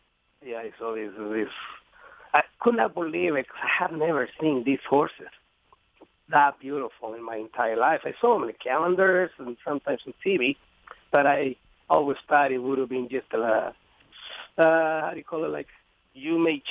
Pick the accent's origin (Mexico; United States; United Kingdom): Mexico; English is a second language; moved away; Yes. My dad had a filly that he bought her for crop, you know, just to work on the ranch on the crop, for, you know, growing whatever, because we have a small farm over there. We grow lemon, lots of lemons.